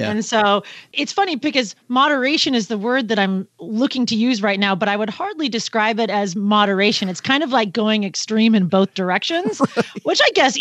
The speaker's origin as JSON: {"language": "English", "region": "Pacific Northwest", "country": "United States", "said": "The Seahawks, where I'm from the Pacific Northwest, they were playing the Saints"}